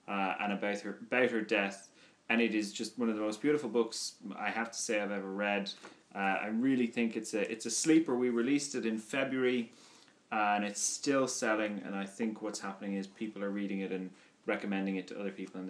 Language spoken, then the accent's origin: English; Cork, Munster, Ireland; now in Dublin, Ireland; my hometown.